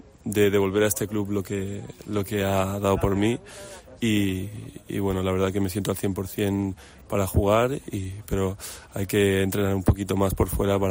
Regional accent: Girona, Catalonia, Spain; porque ya que yo soy de Girona

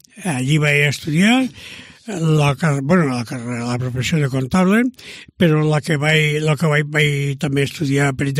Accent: Torregrossa, Catalonia, Spain; born there; Jo vaig néixer a Torregrossa, un poblet d'aquí d'uns 13 quilòmetres.

